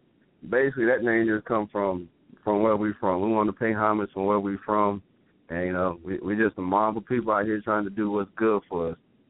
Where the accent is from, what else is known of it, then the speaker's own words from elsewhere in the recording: North Carolina, United States; Hornet County. We from Ho